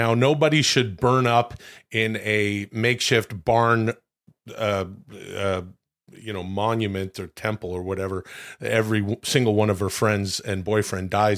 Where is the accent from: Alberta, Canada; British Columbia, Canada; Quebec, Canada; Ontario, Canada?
British Columbia, Canada; Ladner; the street that I grew up in Ladner, British Columbia.